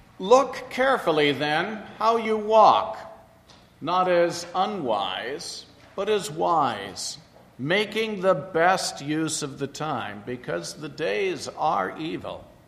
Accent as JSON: {"language": "English", "region": "West Coast", "country": "United States", "tie": "born there", "said": "I was born on the West Coast."}